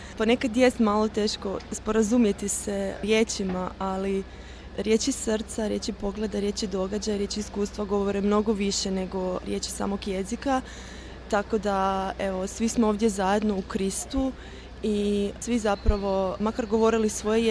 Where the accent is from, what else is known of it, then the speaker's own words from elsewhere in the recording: Varaždin, Varaždin County, Croatia; dolazim iz Hrvatske, iz Varaždina, sa sjevera Hrvatske.